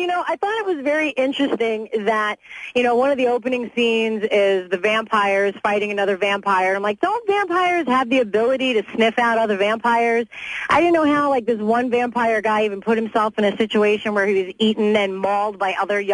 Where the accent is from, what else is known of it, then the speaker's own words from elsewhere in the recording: East Coast, United States; I'm from the East Coast, so like Poltergeist movies I'm all about.